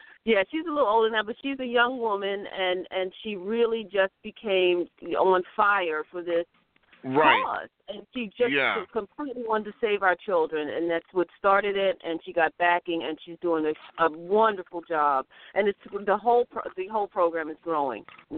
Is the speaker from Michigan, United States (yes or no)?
no; Baltimore, Maryland, United States; I was born in Baltimore. And I was I'm grateful to have been born in a culture in the 60s where life wasn't like this here.